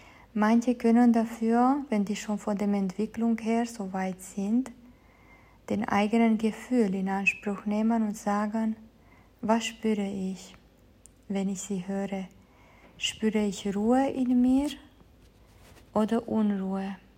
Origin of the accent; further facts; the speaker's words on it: Romania; German is a second language; now in Germany; Ich komme ursprünglich aus Rumänien, lebe aber seit über 20 Jahren in Deutschland